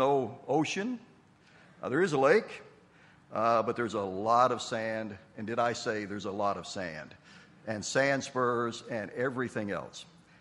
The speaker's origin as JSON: {"language": "English", "region": "the South", "country": "United States", "moved": "yes", "lives_now": "Massachusetts, United States", "said": "We came from the South. We had never been any further north than the Mason-Dixon line. We were just getting used to living in Massachusetts."}